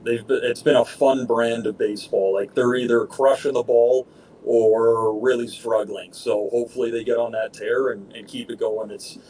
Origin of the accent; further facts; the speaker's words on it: Canada; I don't know if that's just being Canadian and really hoping they get it done